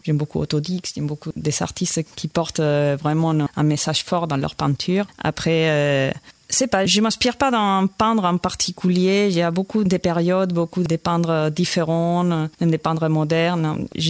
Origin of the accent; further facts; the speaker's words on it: Spain; Bon, moi, je suis espagnole